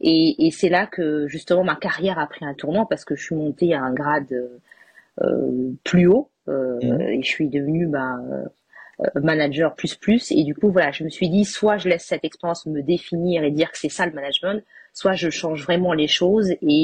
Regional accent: Réunion; moved away as an adult; now in France; je suis réunionnaise

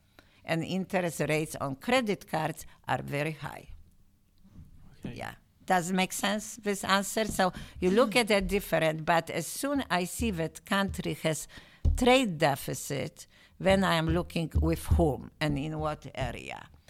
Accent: Strasbourg, Grand Est, France; English is a second language; I am from Strasbourg, as I said yesterday.

